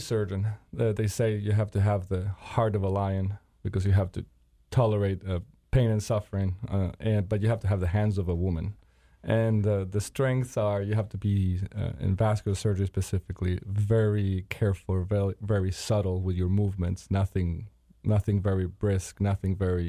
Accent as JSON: {"language": "English", "region": "Pennsylvania", "country": "United States", "said": "The truth of the matter is, I come from Pennsylvania, and I make my patients walk a lot."}